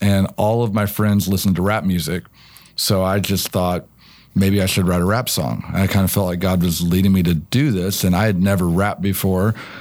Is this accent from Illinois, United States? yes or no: yes; Illinois, United States; now in Edmond, United States; So I grew up in Illinois, but my wife and I, we've been here for 25 years. So we're definitely from Oklahoma now.